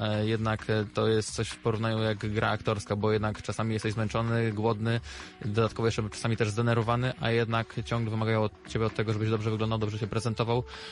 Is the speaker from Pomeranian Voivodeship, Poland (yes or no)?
no; Kraśnik, Lublin Voivodeship, Poland; born there; now in Lublin, Poland; Ogólnie urodziłem się w Kraśniku, aczkolwiek już od takich 16 lat mieszkam w Lublinie.